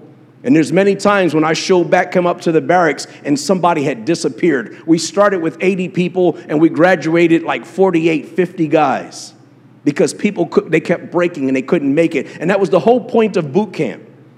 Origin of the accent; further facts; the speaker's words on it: Harrisburg, Pennsylvania, United States; I was raised in Harrisburg, Pennsylvania. Some of you guys don't even know about Pennsylvania and definitely don't know about Harrisburg.